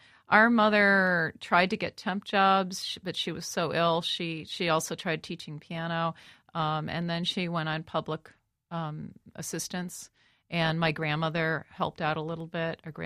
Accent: Cleveland, Ohio, United States; I started searching for paintings online that I remembered from the Cleveland Museum of Art, where we grew up in Cleveland.

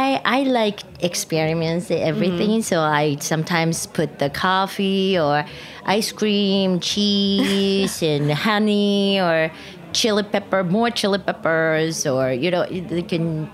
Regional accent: Japan; English is a second language; I was born and raised in Japan.

